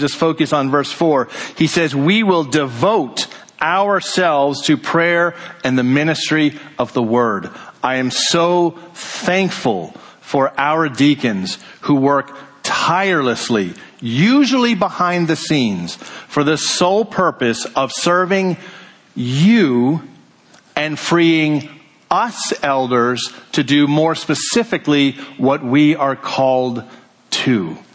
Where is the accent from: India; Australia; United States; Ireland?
Ireland; And I feel badly that I'm not wearing green this morning, being an Irish guy as I am.